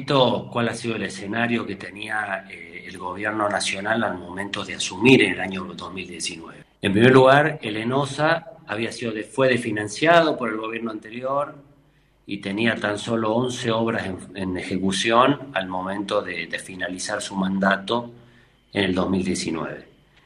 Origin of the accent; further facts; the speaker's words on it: Tucumán, Argentina; yo como tucumano